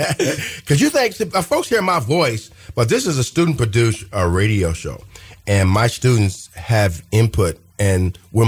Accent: Terre Haute, Indiana, United States; I went, my hometown, Terre Haute, went through, we had five high schools. I went through four of them.

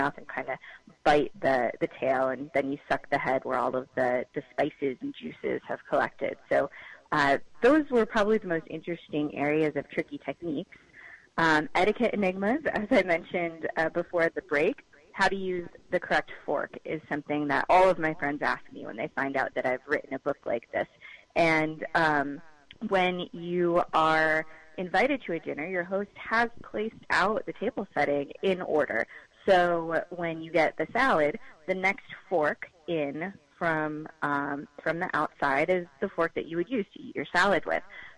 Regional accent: New England, United States; now in Austin, United States; I'm from New England initially, so the lobster I was very familiar with. But when I moved down to Austin, Texas, crawfish boils happen almost every weekend in the spring

